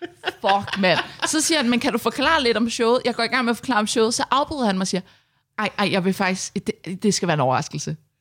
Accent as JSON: {"language": "Danish", "town": "Slagelse", "region": "Zealand", "country": "Denmark", "said": "Jamen, jeg er jo fra Slagelse."}